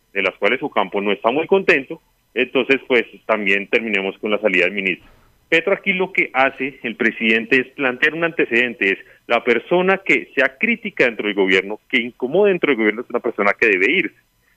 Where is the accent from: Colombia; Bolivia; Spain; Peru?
Colombia; A mí lo que me preocupa como colombiano